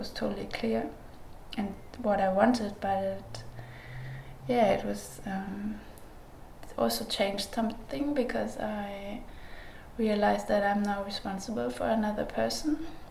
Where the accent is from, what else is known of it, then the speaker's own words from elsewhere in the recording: Bautzen, Saxony, Germany; English is a second language; moved away as an adult; now in Berlin, Germany; I moved to Berlin from Bautzen, from my hometown where I was born.